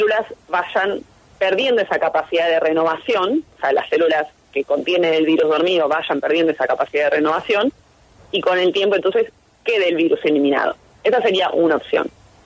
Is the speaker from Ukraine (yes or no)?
no; Buenos Aires, Argentina; De Buenos Aires, Argentina.